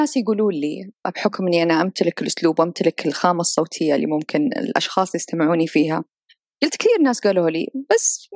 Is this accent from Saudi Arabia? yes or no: yes; Saudi Arabia; وما كنت أدري أنا كسعودية وعايشة في هذا البلد أنه في الأحساء عندنا هذه المزارع